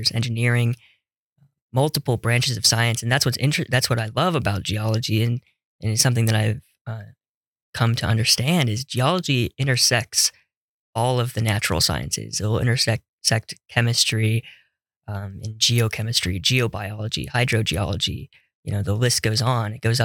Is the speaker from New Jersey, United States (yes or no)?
no; Las Vegas, Nevada, United States; As a kid growing up in Las Vegas, Nevada, and it was, about 10-minute drive from the Red Rock National Monument in Las Vegas.